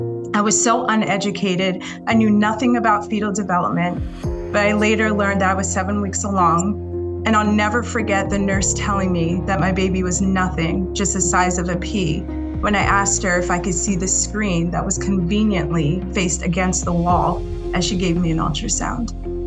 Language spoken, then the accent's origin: English; Pennsylvania, United States; I'm from Pennsylvania.